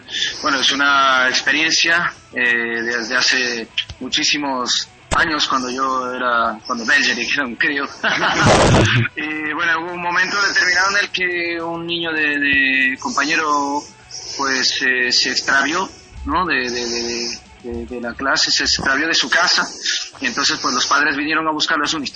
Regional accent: Quito, Pichincha, Ecuador; Bueno, soy de Quito.

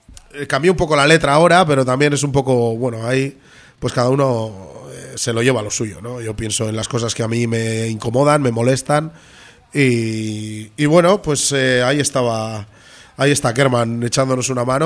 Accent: Bilbao, Basque Country, Spain; now in Portugalete, Spain; yo ahora mismo vivo en Portugalete, pero yo nací en Bilbao, y yo soy de Bilbao, hasta la muerte

